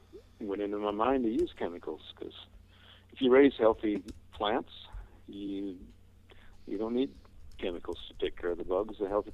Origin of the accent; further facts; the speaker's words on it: Eureka, Montana, United States; I grew up in Eureka, just a couple blocks from this middle school.